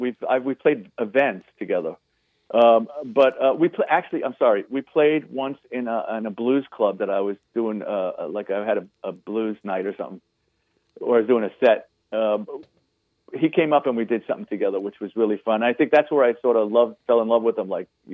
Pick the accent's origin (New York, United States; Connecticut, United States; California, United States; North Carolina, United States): New York, United States; Bronx; I'm from the Bronx. I'm a New York boy. Let's just get that on paper, okay? Not that you can't tell by the way I talk